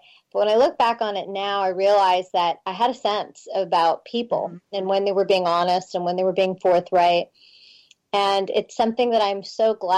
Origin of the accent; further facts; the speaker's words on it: Pittsburgh, Pennsylvania, United States; I grew up in Pittsburgh, in Pennsylvania.